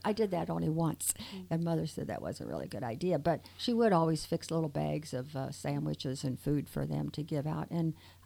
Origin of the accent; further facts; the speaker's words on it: North Star, Ohio, United States; I had a similar background. I was born actually in North Star, Ohio, and it was a little farm community. And as Father Denny said, you know, I felt very safe. We never locked doors. We lived on a big farm.